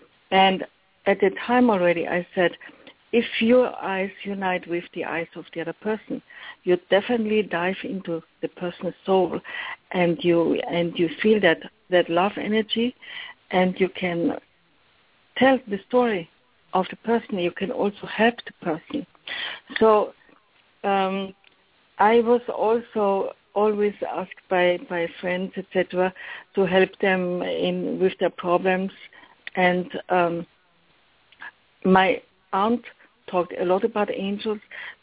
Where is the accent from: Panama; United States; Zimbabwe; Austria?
Austria; I grew up in Austria in a family where art was everything, and so I started to draw very early.